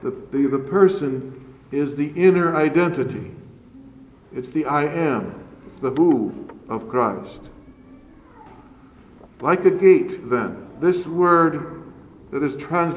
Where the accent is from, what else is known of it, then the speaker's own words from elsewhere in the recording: North Carolina, United States; accent: North Carolina; You can pardon my North Carolina accent.